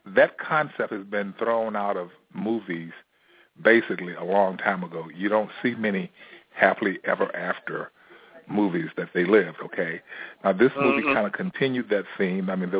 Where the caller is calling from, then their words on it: Chicago, Illinois, United States; I'm calling from Chicago.